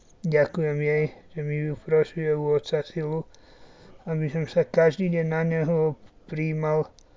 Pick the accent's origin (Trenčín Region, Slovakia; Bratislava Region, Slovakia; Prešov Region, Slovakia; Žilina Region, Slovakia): Žilina Region, Slovakia; mám 38 rokov a pochádzam z Oravy, z Turešína.